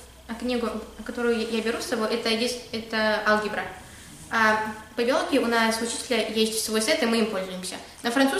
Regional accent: Kazakhstan; now in United States; Я говорю, я из Казахстана.

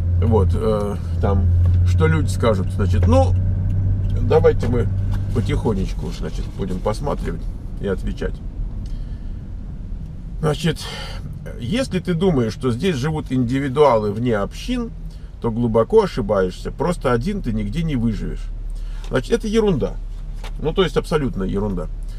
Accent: Moscow, Russia; Я сам из Москвы, Россия.

